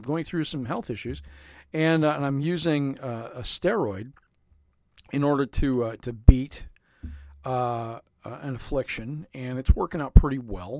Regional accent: United States; What do I even know? I'm just an American, you know.

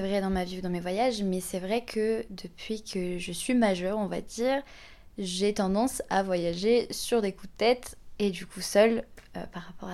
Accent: Lyon, Auvergne-Rhône-Alpes, France; j'ai 23 ans. Je suis originaire de Lyon.

